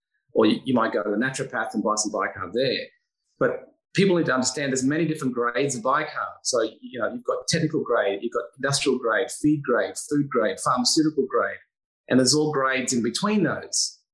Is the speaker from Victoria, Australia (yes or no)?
no; Cairns, Queensland, Australia; first language Dutch; English is a second language; also born or lived in Netherlands; And I came to Australia when I was about 6 years old. And we landed in Sydney, and then from Sydney we drove up to Melbourne, down to Melbourne for a year, and then we drove up to Cairns, and that's where I spent most of my life, in Cairns